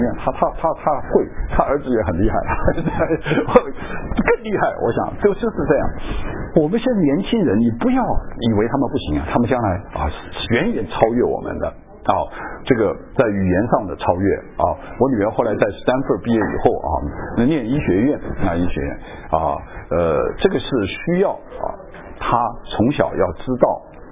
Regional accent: Taiwan; also born or lived in Wuhan, China / Hong Kong; 我是生在武汉的啊，到台湾、到香港、到台湾长大，我不会讲。

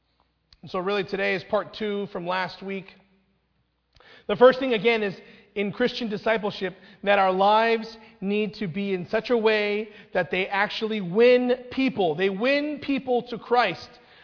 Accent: Temple City, California, United States; now in Walnut Creek, United States; I grew up in Temple City, which is the San Gabriel Valley of Los Angeles. Being Chinese was not a minority. And I came to Walnut Creek, and I realized that I am, again, very much a minority here.

